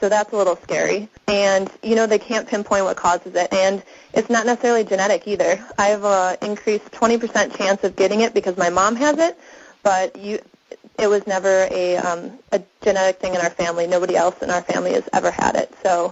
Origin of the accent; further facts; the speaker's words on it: Wisconsin, United States; I am from Wisconsin